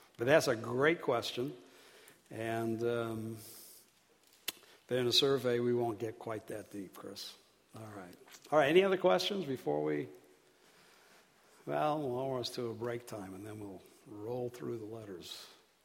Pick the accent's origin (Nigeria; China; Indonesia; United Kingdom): United Kingdom; now in United States; I'm a Brit. I'm also an American citizen, so I can say something about Americans.